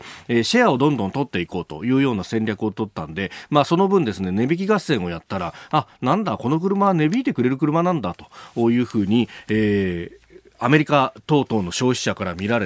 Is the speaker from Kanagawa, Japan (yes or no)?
yes; Yokosuka, Kanagawa, Japan; 私は神奈川県出身なんでもう日産王国の中で育ってですね、しかも横須賀っていうとおっぱまに大工場があってもうそこに見学に行くっていうのが子供の頃の、まあ、年中行事みたいなもんだったんで、